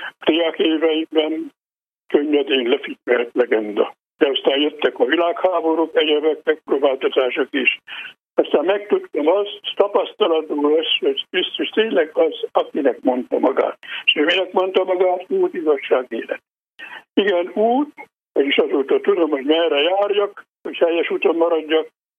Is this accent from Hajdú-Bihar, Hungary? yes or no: no; Farkasfa, Vas, Hungary; az elmúlt évek során az én szülőfalunkban Farkasfakán is felállítottak itt trianoni emlékművet